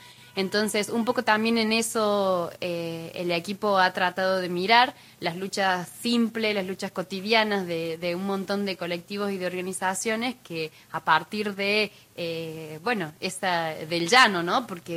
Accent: La Rioja, Argentina; now in Córdoba, Argentina; Yo soy de La Rioja, de acá. Y me fui a Córdoba a estudiar y bueno, ahora estoy trabajando en la universidad de allá.

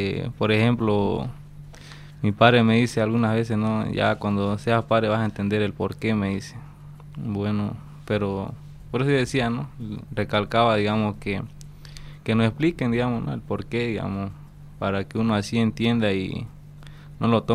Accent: Huacareta, Chuquisaca, Bolivia; A toda mi gente, a mi pueblo, digamos, ¿no? Que es por la provincia de Hernando Siles, localidad Guacareta, ¿no? San Pablo de Guacareta, en la comunidad Labra.

